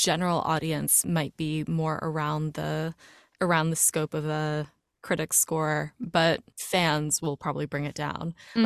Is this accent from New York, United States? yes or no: yes; New York, United States; I, for context, I'm a New Yorker.